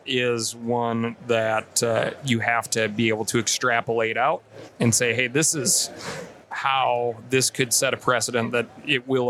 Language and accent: English; Montana, United States; I remind people in my home state of Montana